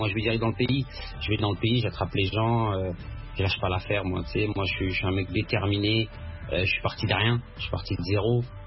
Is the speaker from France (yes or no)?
no; Algeria; je suis algérien, franco-algérien, et j'en ai eu marre de ces barrières.